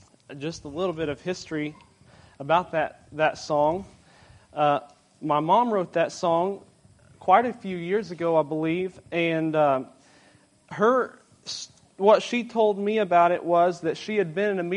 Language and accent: English; Kentucky, United States; I'm from Central Kentucky.